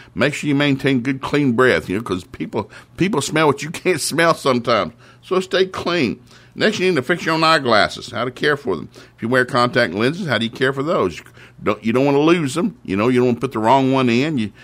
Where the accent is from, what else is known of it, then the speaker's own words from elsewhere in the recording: the South, United States; I grew up in the South, and we didn't have any beef. We had pork.